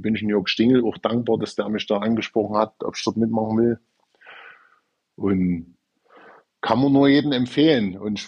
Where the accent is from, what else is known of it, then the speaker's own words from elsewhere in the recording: Chemnitz, Saxony, Germany; man hört es ja an meinem Dialekt, ich komme aus Chemnitz in Sachsen, das ist am Fuße des Erzgebirges, also ich bin eher Gebirgsmensch als wie immer vom Meer